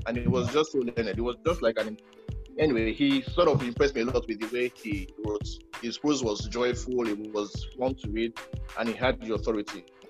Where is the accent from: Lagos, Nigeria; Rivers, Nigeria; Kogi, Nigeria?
Kogi, Nigeria; Lokoja; for me, a small town boy, I grew up in Lokoja with my mother.